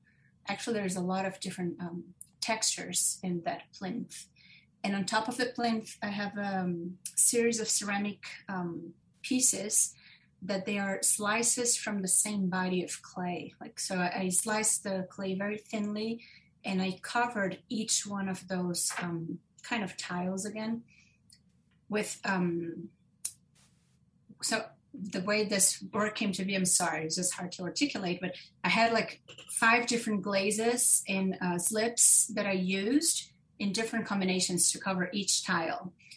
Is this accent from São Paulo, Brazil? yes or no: yes; São Paulo, Brazil; English is a second language; moved away as an adult; now in United States; I also work at Anderson Ranch. I'm the studio coordinator for the ceramics department. And I'm originally from Brazil, from Sao Paulo, but I've been in U.S. for 9 years